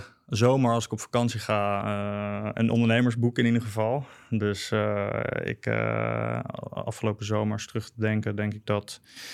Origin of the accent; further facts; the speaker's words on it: Netherlands; Nou zijn wij Nederlanders veel meer polderaars.